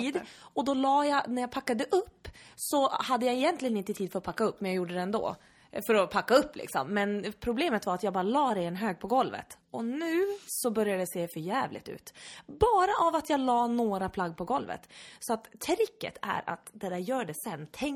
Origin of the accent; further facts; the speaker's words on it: Norrland, Sweden; accent: broad Norrland; Ja, så om jag pratar bredare norrländska, du sa ju det innan vi började spela in, att jag tydligen pratar